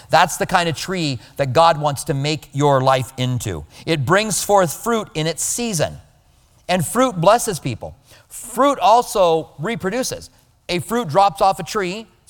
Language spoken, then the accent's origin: English; Albuquerque, New Mexico, United States; I grew up in Albuquerque. Albuquerque has a great climate for cherries and apples. And we walked to school a mile in the snow both ways.